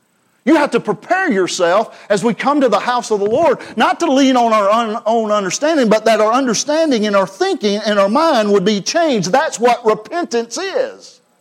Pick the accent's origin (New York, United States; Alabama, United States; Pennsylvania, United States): Alabama, United States; I'm from Alabama. And we get this, Brother Tom.